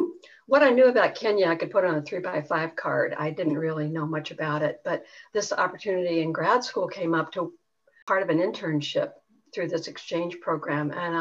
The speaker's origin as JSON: {"language": "English", "region": "Midwest", "country": "United States", "tie": "born or raised there", "said": "I grew up in the Midwest and farmed for a while after I bailed out of corporate life."}